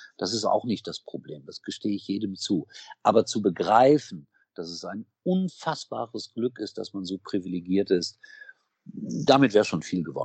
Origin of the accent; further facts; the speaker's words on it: Gelsenkirchen, North Rhine-Westphalia, Germany; ich komme aus einer Stadt, ich bin in Schalke geboren. Das ist eine arme Stadt.